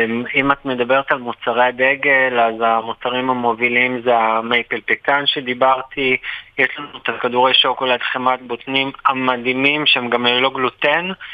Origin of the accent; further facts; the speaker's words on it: Tel Aviv, Tel Aviv District, Israel; אז אנחנו תל אביבים